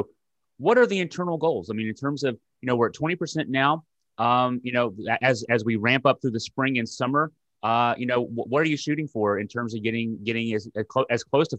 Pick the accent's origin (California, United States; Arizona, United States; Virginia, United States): Virginia, United States; Deerfield; I grew up in the Deerfield, or at least I spent my first few years growing up in the Deerfield area.